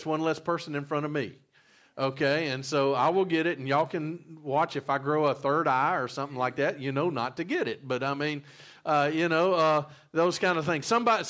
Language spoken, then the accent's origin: English; Georgia, United States; I remember when I flew into Baton Rouge. I grew up in Georgia